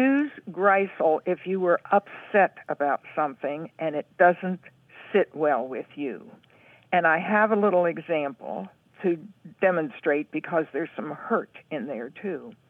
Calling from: Huntsville, Alabama, United States; Huntsville, Alabama.

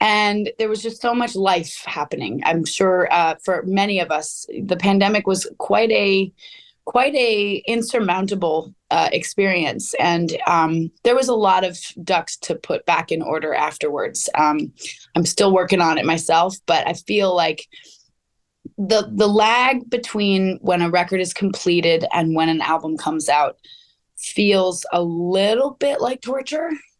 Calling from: Topanga, California, United States; I'm logging in from the Canyon of Topanga.

